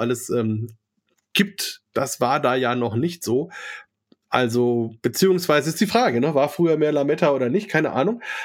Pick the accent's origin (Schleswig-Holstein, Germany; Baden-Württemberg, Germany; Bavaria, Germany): Bavaria, Germany; als Franke